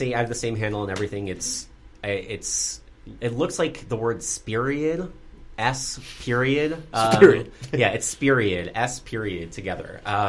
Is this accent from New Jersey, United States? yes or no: yes; New Jersey, United States; And I was like, I'm from New Jersey, so of course I know.